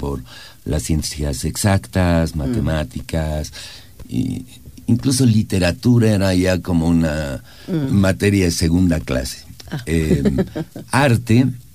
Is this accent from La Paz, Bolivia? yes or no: yes; La Paz, Bolivia; Yo he tenido la suerte de pasar casi toda mi infancia en Calacoto, cuando todavía las calles ni siquiera estaban asfaltadas, una calle de tierra, frente a un cerro